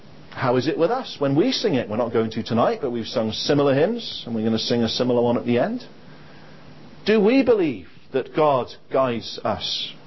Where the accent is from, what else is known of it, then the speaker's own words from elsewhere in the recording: England, United Kingdom; now in Wales; Well, I'm not Welsh, as you will have gathered, but I do live in Wales. And when you're an Englishman living in Wales, you can't fail to notice when the Six Nations rugby tournament is on.